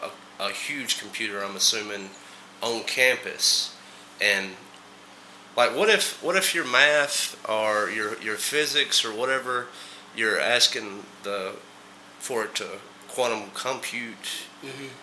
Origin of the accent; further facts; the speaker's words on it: Alabama, United States; So, I'm from Alabama, and you're from Egypt.